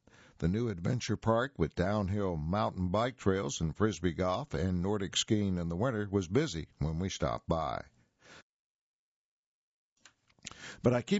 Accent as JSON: {"language": "English", "region": "Colorado", "country": "United States", "tie": "born or raised there", "said": "I was born and raised in Colorado and loved to ski, run, and bike through these mountains."}